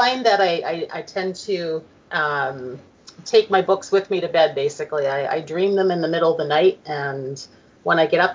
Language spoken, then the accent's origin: English; Canada; being Canadian, it was kind of a jumping off point for the world building.